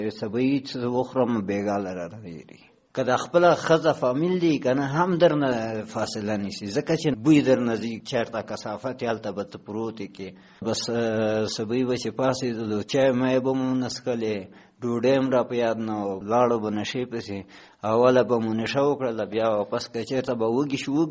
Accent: Logar, Afghanistan; او زه اوسېدونکی د لوګر د ولایت یم. زه چې یم خپله 15 کلن یم.

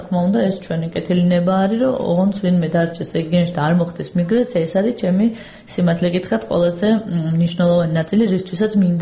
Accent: Tbilisi, Georgia; სიმართლე გითხრათ, მე სოფელი საერთოდ არ მქონია, თბილისში დავიბადე, გავიზარდე

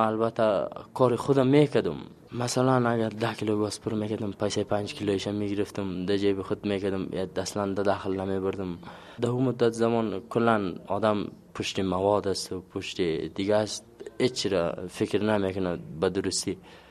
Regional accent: Waras, Bamyan, Afghanistan; سه از بامیان هستم، ولسوالی ورس. ما 22 سال هست.

